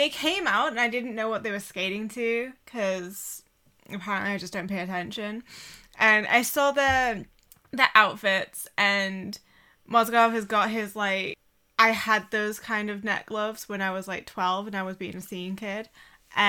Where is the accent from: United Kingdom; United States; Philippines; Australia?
United Kingdom; So, as a Brit, thank you